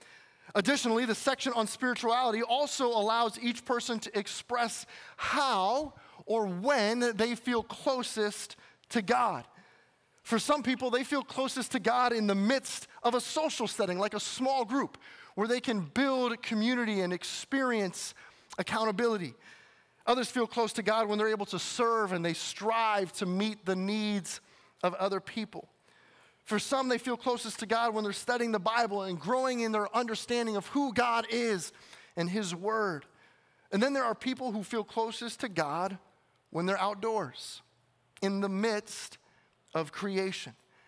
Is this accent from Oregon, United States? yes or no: no; Illinois, United States; Growing up in Illinois, at first I thought, as we made this trip by car to Arizona